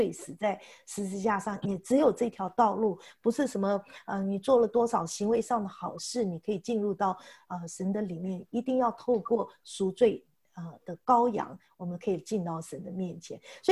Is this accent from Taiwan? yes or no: no; China; 所以我觉得这个就好像我们中国人过年的时候，墙上都要有那个什么对联嘛